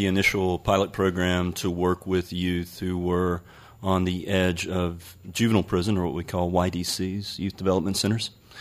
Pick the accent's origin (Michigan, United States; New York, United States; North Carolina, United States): North Carolina, United States; So growing up in Scotland County, I might have known a couple of things about troubled youth.